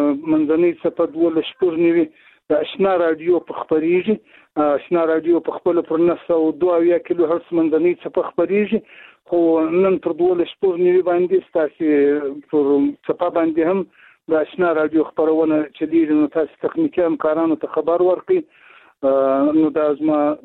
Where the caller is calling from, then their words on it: Zabul, Afghanistan; د زابل ولایت شاجیل ولسوالۍ سره په اړیکه کیم